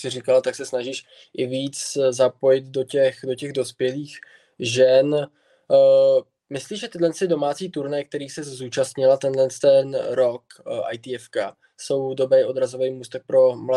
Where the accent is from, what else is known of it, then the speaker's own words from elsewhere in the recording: Pardubice, Pardubice Region, Czechia; jsem tam byl, protože jsem z Pardubic.